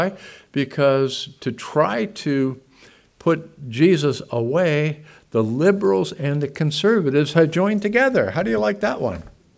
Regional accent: the South, United States; I'm from the South. Bible. From the Bible Belt.

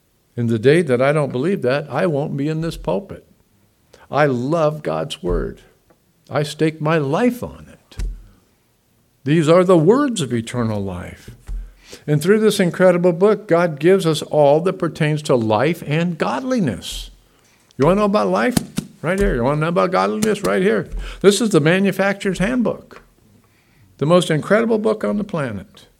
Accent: the South, United States; I'm from the South. Bible. From the Bible Belt.

